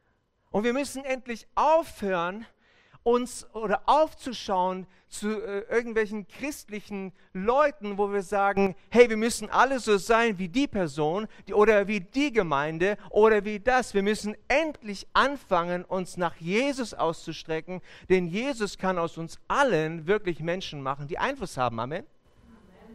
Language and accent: German; Hanover, Lower Saxony, Germany; moved away; Und wir sind seit 2014 im Schwabenländle, wir kommen eigentlich aus Hannover.